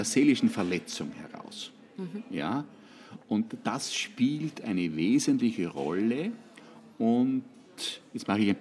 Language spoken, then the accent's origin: German; Krems, Lower Austria, Austria; also born or lived in Horn; In meiner Heimatstadt Krems hat sich